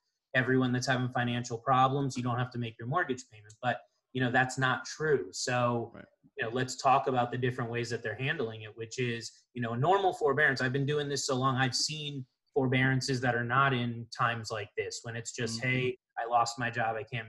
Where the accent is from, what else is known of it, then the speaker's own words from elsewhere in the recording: Florida, United States; Yeah, so I'm from Florida, grew up in Florida. That's where I started